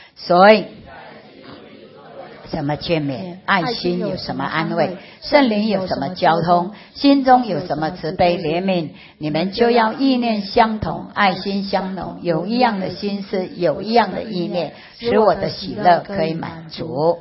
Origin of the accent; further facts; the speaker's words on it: Philippines; now in Taiwan; 我从菲律宾来到台湾，我是华侨，菲律宾华侨来到台湾